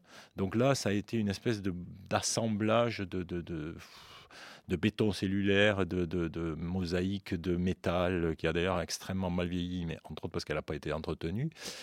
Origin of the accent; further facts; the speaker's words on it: Montauban, Occitanie, France; born there; toujours Montauban. Il faut dire que c'est ma ville natale.